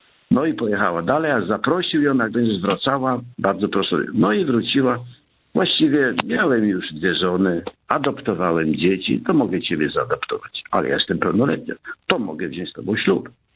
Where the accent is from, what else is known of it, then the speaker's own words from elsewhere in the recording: Pomeranian Voivodeship, Poland; nade wszystko jako Kaszubi, którzy zawsze ten obraz zawsze mają w swoich oczach